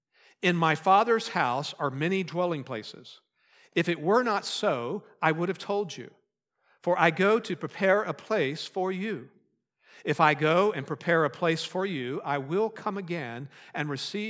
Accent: Wharton, Texas, United States; I claim a town in Texas as my hometown. It's Wharton, Texas. It's not the way I said it when I lived there. Wharton, Texas. But Wharton is where I lived. I have not lived there, though, since 1974.

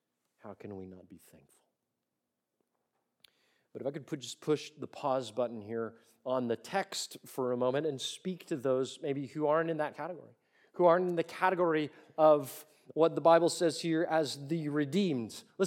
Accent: Florida, United States; Look, I get seasick even when it's still, and I'm from Florida.

